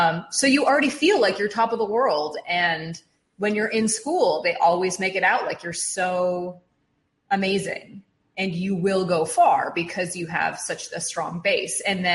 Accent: Toronto, Ontario, Canada; now in Los Angeles, United States; I'm from Toronto originally

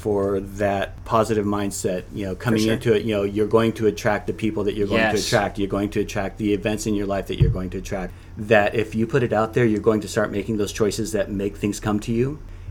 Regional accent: Hawaii, United States; You know, I came from Hawaii, where it's not cold.

